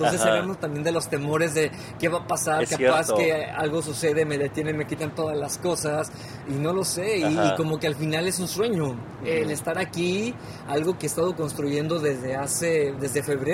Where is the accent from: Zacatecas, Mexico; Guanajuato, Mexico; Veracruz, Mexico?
Guanajuato, Mexico; Uriangato; soy originario de Uriangato, Guanajuato.